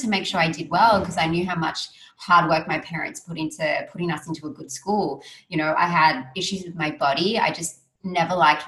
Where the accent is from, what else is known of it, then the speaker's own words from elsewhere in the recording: Australia; I am Australian Sri Lankan.